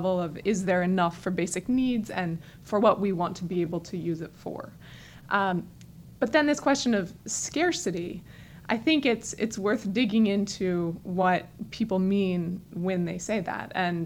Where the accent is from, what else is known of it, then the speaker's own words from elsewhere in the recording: Denver, Colorado, United States; also born or lived in Fresno, California; I was born in Fresno, California, and then moved when I was in elementary school to the suburbs of Denver.